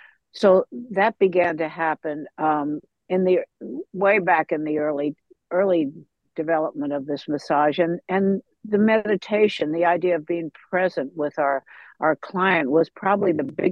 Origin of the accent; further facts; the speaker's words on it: East Coast, United States; Well, I was a wanderer from the East Coast